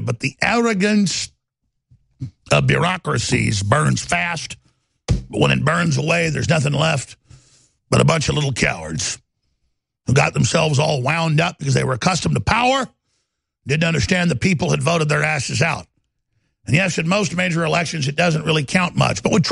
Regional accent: Texas, United States; but simply growing up in Texas as Americana around men who'd fought for the country and who knew the score

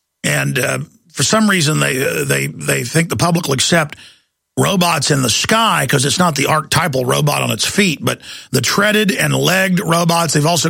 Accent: United States; I'm an American, but I'm a human being first.

